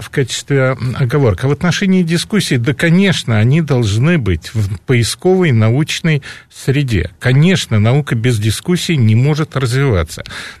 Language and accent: Russian; Ukraine; поскольку так получилось, что я украинец